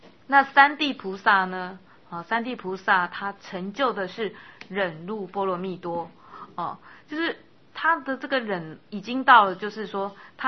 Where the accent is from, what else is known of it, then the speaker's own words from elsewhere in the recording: China; 因为我们中国人我们中国人他有一句话叫做士可杀不可辱